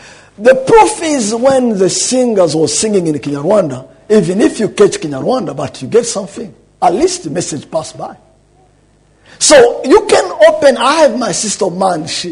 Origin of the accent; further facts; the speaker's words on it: DR Congo; English is a second language; also born or lived in Rwanda; I was born in Rwanda around 59, so I'm officially 53 years old, underground 55. Now, when I was a baby, my parents fled to Congo. So I grew up in Congo for the last 35 years. Kinshasa, Bukavu, Uvira sometime.